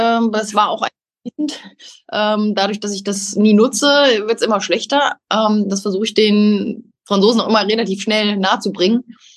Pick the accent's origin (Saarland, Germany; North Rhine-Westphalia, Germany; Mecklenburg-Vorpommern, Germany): Saarland, Germany; ich bin ja im Saarland groß geworden und es sind ja nur 10 Kilometer bis zur französischen Grenze.